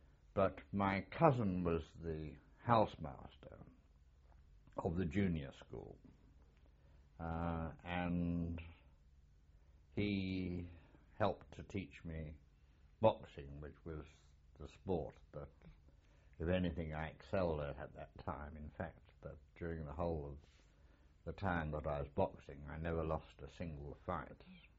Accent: Watford, East of England, United Kingdom; I grew up in Watford, Castlebury Park Avenue

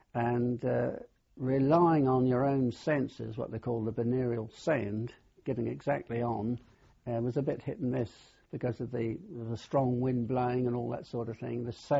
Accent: Bodmin, South West England, United Kingdom; born there; I was born in Bodmin in Cornwall.

